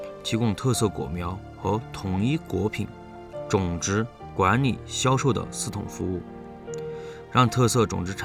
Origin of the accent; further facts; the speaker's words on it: Shilong, Sichuan, China; 我的家乡在梁山州冕宁县石龙镇，一个有着深厚红色文化底蕴的地方。